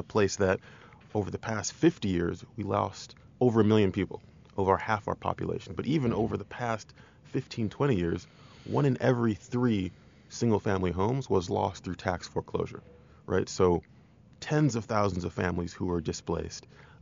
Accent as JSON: {"language": "English", "town": "Detroit", "region": "Michigan", "country": "United States", "tie": "born or raised there", "said": "So one of them is actually my hometown. So I was raised in Detroit, Michigan."}